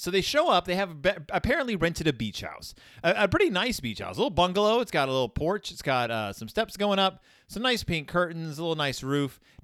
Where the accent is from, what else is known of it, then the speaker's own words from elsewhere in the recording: Galveston, Texas, United States; I grew up around the beach. I grew up near Galveston, Texas. I know what the beach is. It is the Gulf of Mexico.